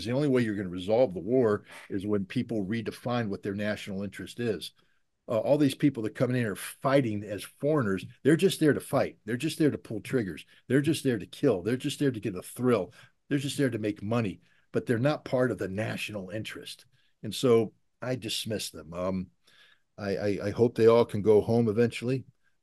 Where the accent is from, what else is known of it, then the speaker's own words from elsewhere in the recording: United States; I'm an American.